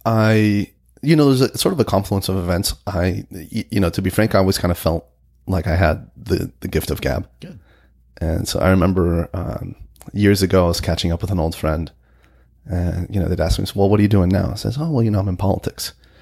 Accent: San Diego, California, United States; now in Sacramento, United States; When I moved here from San Diego, I moved here because I wanted to work for the legislature. Mm-hmm. You know, I miss surfing. I grew up surfing.

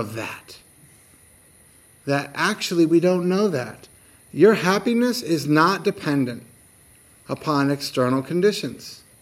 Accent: United States; I mean, I'm from America, so that's what I see

